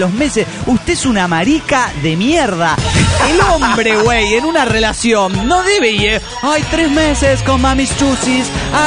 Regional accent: Managua, Nicaragua; de Managua, Nicaragua.

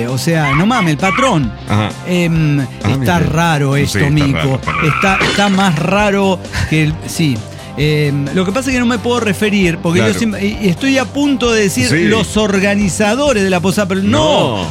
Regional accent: Chile; un poco que nos compromete más a todos siendo chilenos, digo, en este caso.

